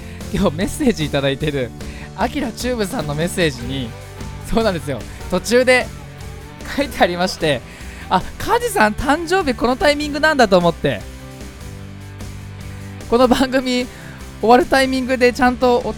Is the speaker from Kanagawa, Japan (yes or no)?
yes; Fujisawa, Kanagawa, Japan; 藤沢出身の俳優タレントとして活動する